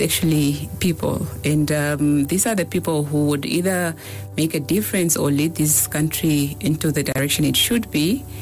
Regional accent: Katutura, Khomas, Namibia; was born in Katutura many moons ago. I was brought up in Katutura. I went to Katutura schools, starting from Mandume Primary School. And then I matriculated at Eishipena Secondary School.

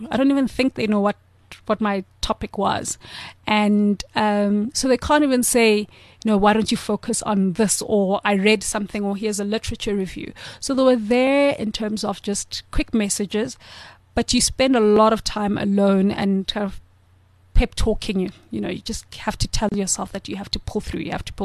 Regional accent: South Africa; And yeah, I'm from South Africa.

